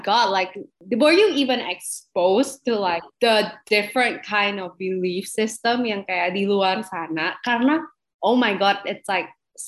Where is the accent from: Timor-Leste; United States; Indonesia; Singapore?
Singapore; karena aku besarnya di Singapura